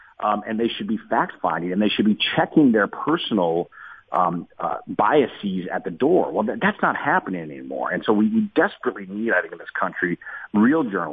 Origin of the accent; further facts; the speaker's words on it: Chicago, Illinois, United States; But I live in Chicago, so it's not just my hometown growing up. I live in Chicago now.